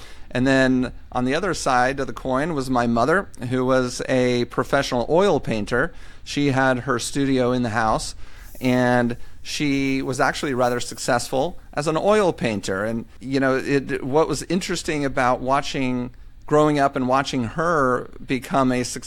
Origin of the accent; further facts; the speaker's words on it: Dallas, Texas, United States; I moved back to Texas, which is I'm from Dallas